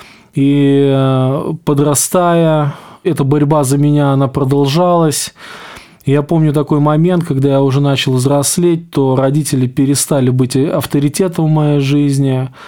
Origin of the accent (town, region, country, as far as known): Smolensk, Smolensk Oblast, Russia